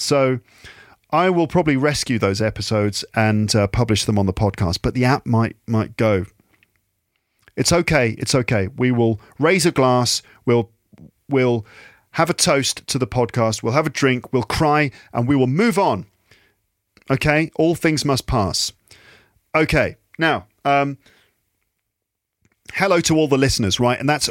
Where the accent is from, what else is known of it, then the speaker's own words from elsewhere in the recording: England, United Kingdom; her mum, my wife, is French. I am English, of course, and our daughter.